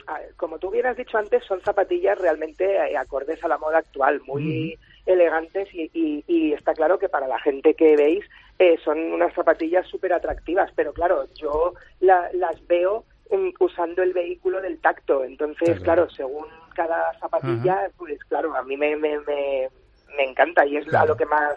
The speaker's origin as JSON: {"language": "Spanish", "town": "Alicante", "region": "Valencian Community", "country": "Spain", "said": "Además, nosotros somos alicantinos, y que es la tierra del calzado y referente mundial."}